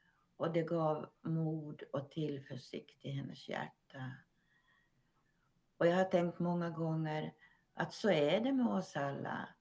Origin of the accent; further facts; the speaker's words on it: Finland; Jag kom från Finland